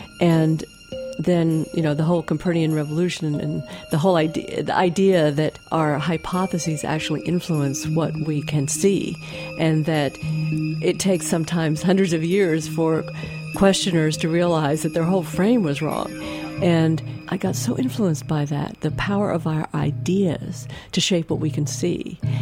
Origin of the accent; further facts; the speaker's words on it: Texas, United States; I grew up in Texas, and I wanted to get far away from Texas.